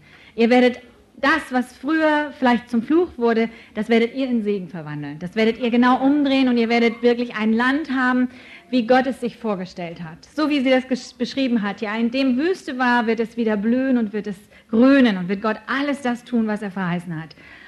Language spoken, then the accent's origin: German; Hamburg, Germany; born there; Ich bin Deutsche, ich bin in Hamburg geboren